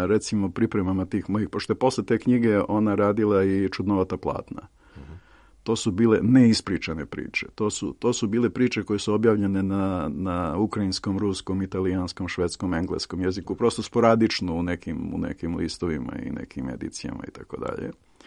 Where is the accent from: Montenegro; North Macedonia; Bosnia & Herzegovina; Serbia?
Serbia; Arilje, Šumadija and Western Serbia; Arilj je inače moj grad odakle sam ja